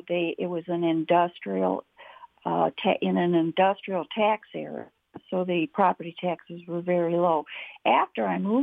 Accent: Chicago, Illinois, United States; now in Whiting, United States; I've lived in Whiting for 33 years, moved here from the east side of Chicago. I was born in Chicago, and I moved to Whiting because it was in walking distance of Lake Michigan

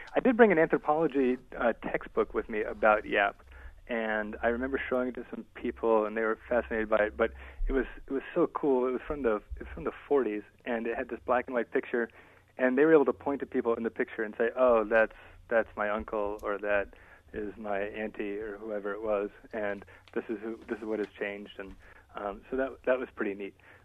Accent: Texas, United States; I grew up in Texas, and I was working for Governor Ann Richards, her reelection campaign.

